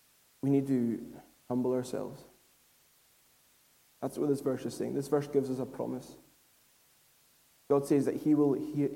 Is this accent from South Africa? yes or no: no; Lewis, Scotland, United Kingdom; Like I said, I come from Lewis, and revival is such a passion of mine.